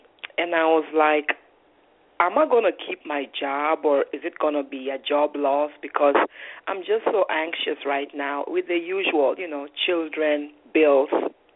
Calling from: New Jersey, United States; I'm calling you from New Jersey.

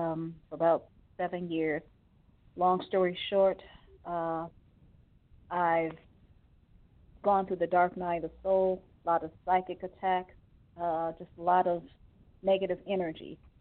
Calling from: Cleveland, Ohio, United States; calling from Cleveland, Ohio.

